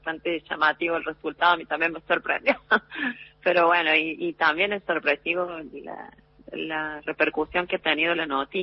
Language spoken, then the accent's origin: Spanish; Córdoba, Argentina; vale, ya se nota, ¿no?